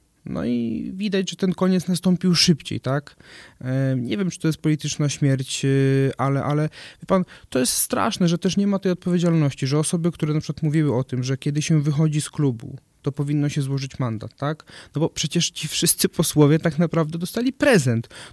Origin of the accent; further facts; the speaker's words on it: Opole Voivodeship, Poland; Ponieważ ja akurat jestem z Opolszczyzny